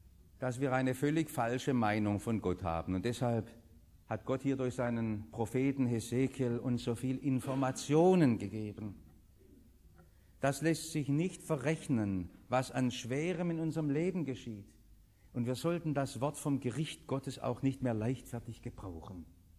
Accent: Stuttgart, Baden-Württemberg, Germany; Warum bin ich in Stuttgart geboren und nicht in Hannover? Warum wachse ich hier auf und in diesem Jahrhundert nicht in einem anderen?

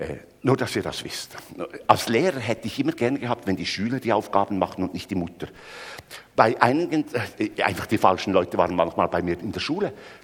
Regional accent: Bern, Switzerland; also ich bin ja ein Berner, etwas langsam

